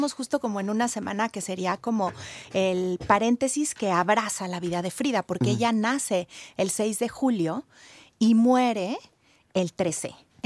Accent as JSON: {"language": "Spanish", "country": "Mexico", "said": "es permitirnos realmente un espejo de lo que somos los mexicanos"}